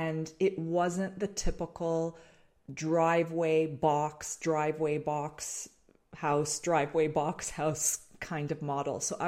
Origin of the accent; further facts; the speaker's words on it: Toronto, Ontario, Canada; born and raised in Canada, born and raised in Toronto.